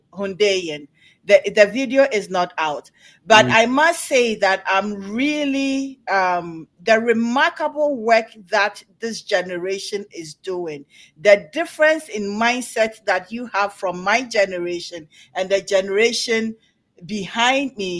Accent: Ghana; So for myself, growing up in Ghana, the type of schools I went to, the decisions I made in my life

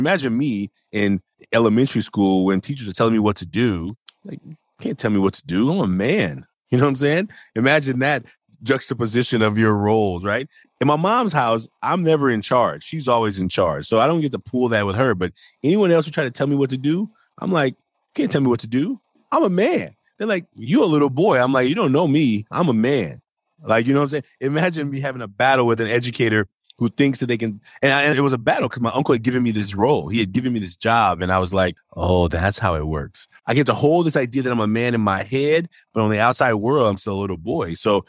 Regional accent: Oakland, California, United States; from Oakland, California. I was raised by a single mother.

